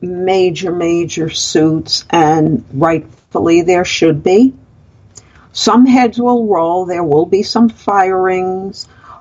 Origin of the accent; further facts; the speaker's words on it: Florida, United States; This is not the same type of case like Parkland in my home state of Florida, not far from where I am.